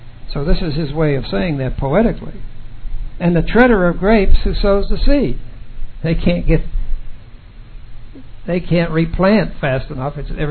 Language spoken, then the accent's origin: English; Pennsylvania, United States; also born or lived in Colorado; I don't know where you live, but I'm from Pennsylvania. We would get 2 and maybe 3. I lived in Colorado for most of my adult life.